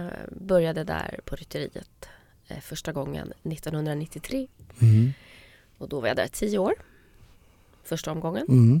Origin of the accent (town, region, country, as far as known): Trosa, Södermanland, Sweden; born or raised there